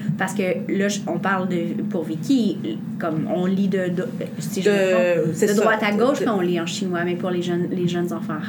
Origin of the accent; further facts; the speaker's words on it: Quebec, Canada; ça se peut-tu que je vive aussi des fois de l'insécurité linguistique en français parce que moi, je viens du Québec puis que je parle pas comme un franco-ontarien?